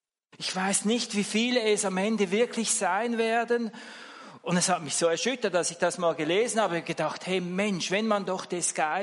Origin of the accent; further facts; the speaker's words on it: Switzerland; es kommt ja gerade wieder ein Tram bei uns in der Schweiz, oder?